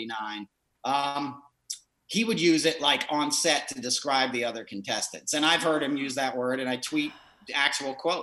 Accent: New York, United States; Most of the country, like you and I, Nicole, I'm from New York. You know, I was high school in the 80s.

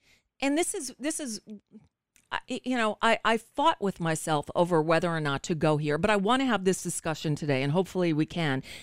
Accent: Bayside, New York, United States; when I was a kid, I lived in New York, right? I lived through sixth grade in Bayside, Queens, went to PS 169.

